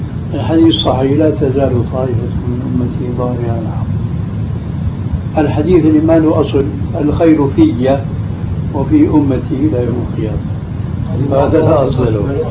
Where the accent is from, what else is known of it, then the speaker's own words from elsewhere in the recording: Syria; تعرف عندنا في سوريا في عندكم هيك شيء؟